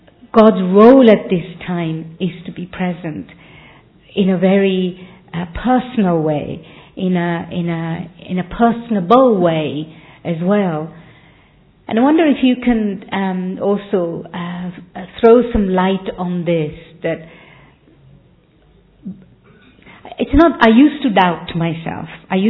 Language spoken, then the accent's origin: English; India; English is a second language; because I've grown up in India, and so I know how parents speak to their children